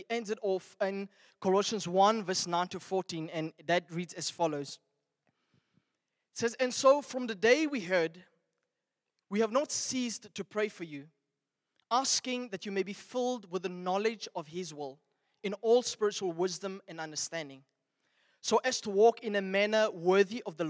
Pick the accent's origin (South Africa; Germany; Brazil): South Africa; Welkom, Free State; I'm from Velkom, so if God would call me back to Velkom, I would negotiate with him.